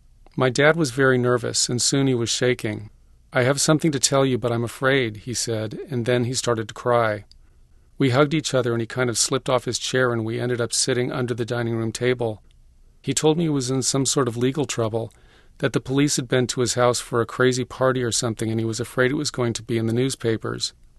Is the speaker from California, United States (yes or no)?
yes; Alameda, California, United States; but growing up in Alameda, so close to San Francisco in the late 60s, had a freeing influence.